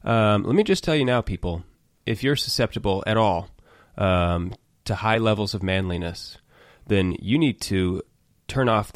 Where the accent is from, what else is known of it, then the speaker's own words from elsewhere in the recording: Broken Arrow, Oklahoma, United States; born there; I was born here in Broken Arrow. I went to All Saints kindergarten through eighth grade. Then I moved on to Bishop Kelly. Then I went to the University of Central Oklahoma